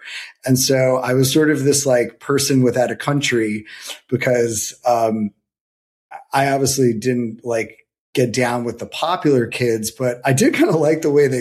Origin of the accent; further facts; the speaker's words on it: New Jersey, United States; also born or lived in Staten Island, New York; so I was born in Staten Island, which probably explains a lot about how I turned out, but I was born in Staten Island and my family moved to New Jersey in 1991 and I had to go with them.